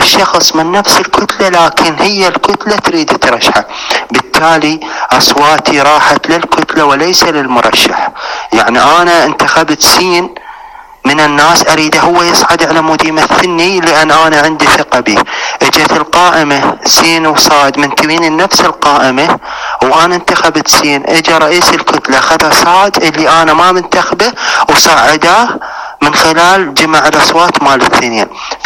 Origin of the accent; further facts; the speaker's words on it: Iraq; كوني مواطن عراقي